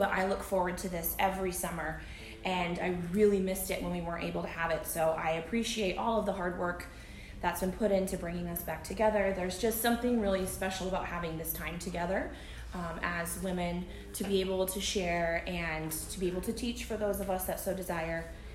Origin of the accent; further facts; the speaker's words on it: East Coast, United States; and I am from the East Coast originally, so all my family's in Rhode Island and now Memphis and back there.